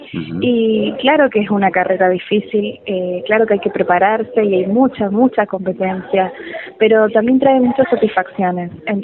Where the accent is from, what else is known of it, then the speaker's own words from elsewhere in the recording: Corrientes, Argentina; now in Córdoba, Argentina; Yo soy correntina, pero hace 10 años vivo en Córdoba.